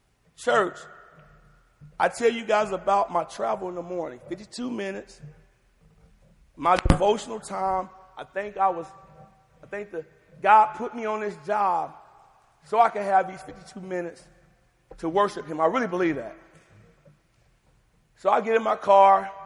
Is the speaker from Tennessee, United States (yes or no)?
yes; Tennessee, United States; I'm from Tennessee, and I'm a little country sometimes. And we have a little saying in Tennessee.